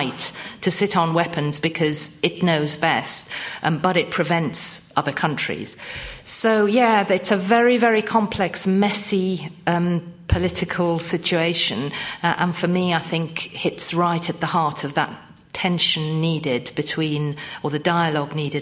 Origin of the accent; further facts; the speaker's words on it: Iran; I come from Iran, a country that, as you know, is developing uranium in an effort to create nuclear weapons.